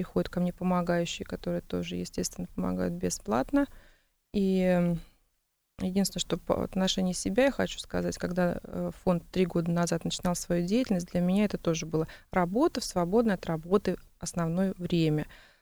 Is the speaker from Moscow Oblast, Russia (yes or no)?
yes; Zhukovsky, Moscow Oblast, Russia; я сама из Жуковского, подмосковный город